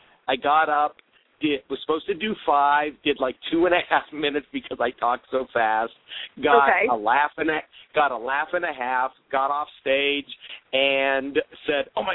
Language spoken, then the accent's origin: English; Cleveland, Ohio, United States; I grew up in Ohio. I'm from Cleveland, Ohio, and I was a theater major in college.